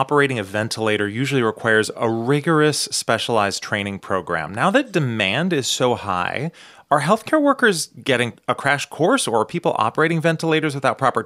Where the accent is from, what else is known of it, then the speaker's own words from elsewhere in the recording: Portland, Oregon, United States; this one from Peter in Albany, next to my hometown of Portland, Oregon.